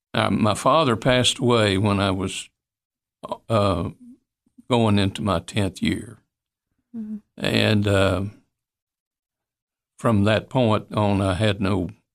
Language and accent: English; Monterey, California, United States; I appreciate my bringing up in Monterey. I always loved Monterey.